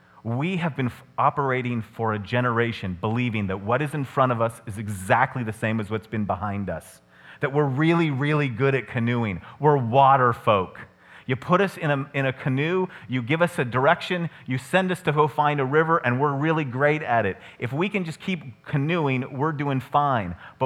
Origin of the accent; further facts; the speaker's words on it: California, United States; But I'm from California. We'd have turned those suckers into condos years ago.